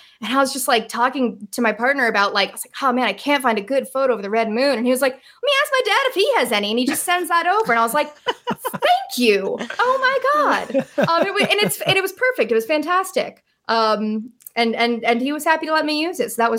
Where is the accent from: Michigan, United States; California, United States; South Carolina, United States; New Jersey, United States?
New Jersey, United States; And I grew up in New Jersey.